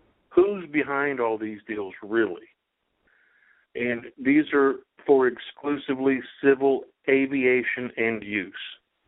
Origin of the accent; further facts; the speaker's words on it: San Marcos, Texas, United States; San Marcos, in my hometown.